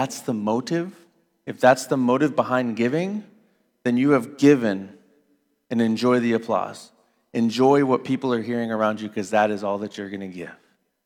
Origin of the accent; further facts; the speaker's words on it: Las Vegas, Nevada, United States; like I grew up in Las Vegas for my childhood